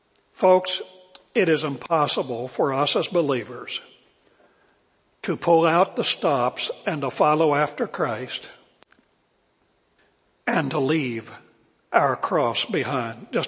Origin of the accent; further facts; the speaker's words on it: West Virginia, United States; I was a hillbilly from West Virginia, so I was late a morning compared to most of you. But it was coming out to Dallas from West Virginia in 1970.